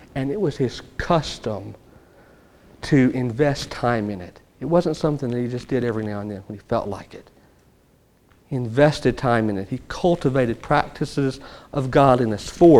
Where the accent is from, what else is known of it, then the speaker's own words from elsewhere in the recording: Louisiana, United States; also born or lived in New Orleans; I grew up down in Cajun country, close to Louisiana, down close to New Orleans. Lived in New Orleans for a while.